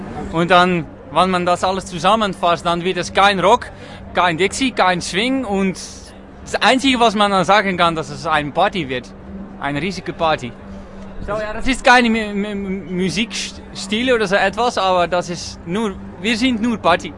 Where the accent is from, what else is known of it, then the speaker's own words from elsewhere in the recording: Netherlands; German is a second language; Wir leben ganz über Holland verspreit. So in Amsterdam, Rotterdam, Den Haag, Arnhem, Utrecht und alles dazwischen.